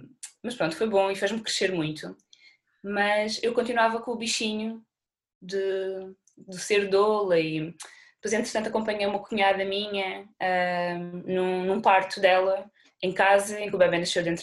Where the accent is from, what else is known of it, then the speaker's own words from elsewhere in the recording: Évora, Alentejo, Portugal; retornei para Évora, a minha cidade natal